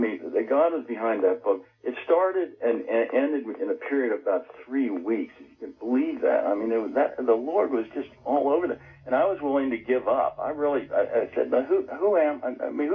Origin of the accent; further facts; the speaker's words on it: Pennsylvania, United States; Well, it's a rural area in central Pennsylvania. So a small town, but very rural oriented.